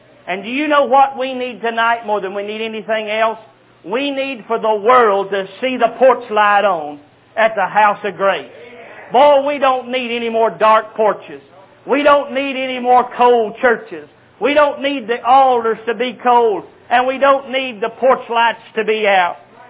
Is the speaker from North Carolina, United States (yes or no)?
yes; North Carolina, United States; There's one at Raleigh, North Carolina, my home state.